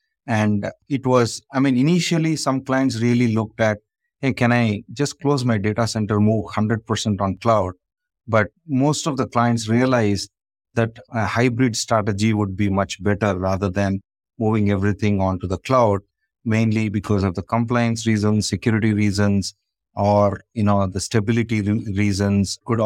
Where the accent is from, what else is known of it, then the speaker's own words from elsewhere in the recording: Bangalore, Karnataka, India; So anyway, so about me, I'm from Bangalore, India.